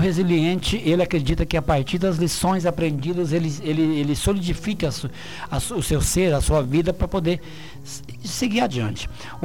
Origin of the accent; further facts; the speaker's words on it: Aparecida de Minas, Minas Gerais, Brazil; a comunidade da qual eu sou oriundo, sou de Aparecida de Minas, a minha casa fica em Aparecida de Minas, trabalho a semana toda, a minha vida profissional é toda na sede do município, aqui em Frutal, porém o meu recanto, meu canto seguro, meu porto seguro é Aparecida de Minas.